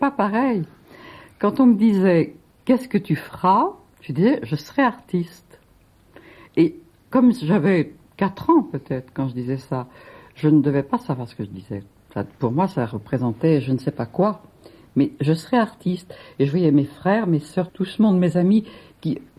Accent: Paris, Île-de-France, France; also born or lived in Nancy; Non, je suis de Paris, moi. J'ai débuté à Nancy.

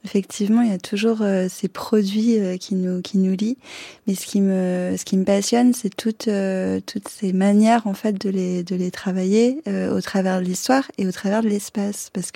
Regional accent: Le Cheylard, Auvergne-Rhône-Alpes, France; Moi, je viens du Cheylard. Je suis née à Saint-Agrève, mais je vis et travaille.

